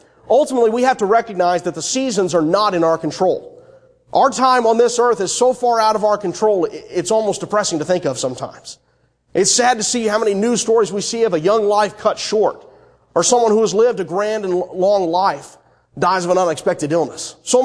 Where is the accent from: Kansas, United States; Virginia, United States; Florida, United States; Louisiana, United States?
Virginia, United States; I grew up in Northern Virginia. We had somewhat harsh winters sometimes.